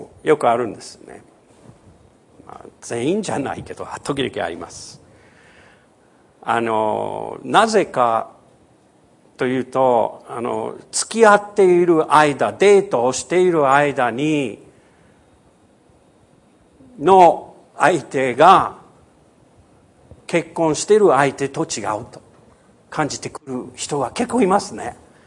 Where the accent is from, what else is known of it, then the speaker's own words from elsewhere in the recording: United States; 平和どのぐらい大切かということ、アメリカ人として、妻も日本人であるから、両サイドからいろいろよく考えます。